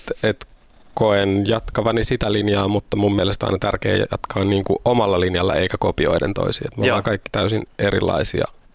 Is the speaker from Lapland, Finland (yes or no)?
no; Lahti, Päijät-Häme, Finland; born there; olen syntynyt Lahdessa ja lähdin opiskelemaan Helsinkiin ja Pietariin, mutta sitten palasin niin kuin muusikkona, keskipiste oli Lahti